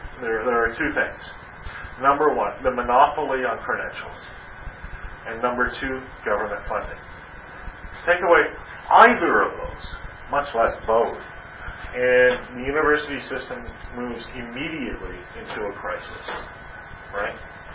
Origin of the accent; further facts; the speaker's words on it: Canada; It's just being Canadian, I'm very sensitive about how I phrase that.